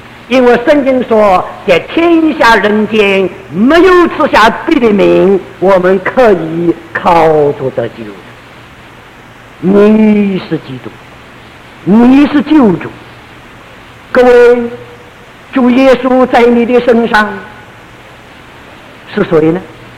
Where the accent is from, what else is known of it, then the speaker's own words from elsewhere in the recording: China; 因为在我们中国人的印象里头，好像没有人比孔子和周公啊更美了更高了。